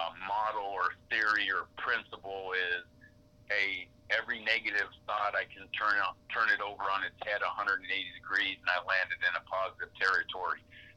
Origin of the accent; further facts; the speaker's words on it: New York, United States; growing up in New York with my father as a Yankee and him bringing all the baseball cards home all the time